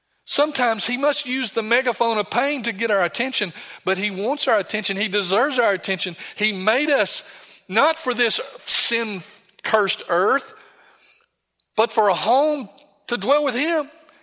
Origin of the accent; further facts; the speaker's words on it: Chattanooga, Tennessee, United States; moved away as an adult; now in Budapest, Hungary; I said, well, I grew up in Chattanooga, but I live in Budapest, Hungary. What are you doing there? I'm a missionary.